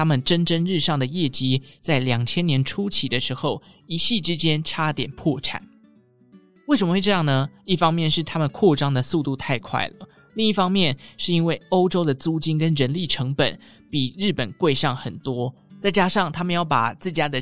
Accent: Taichung, Taiwan; 因为我台中人嘛

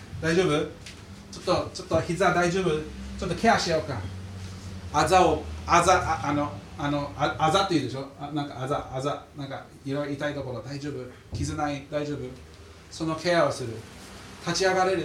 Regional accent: United States; 僕はアメリカ人なので寛容という言葉を聞いたときに、は?というのが普通です。

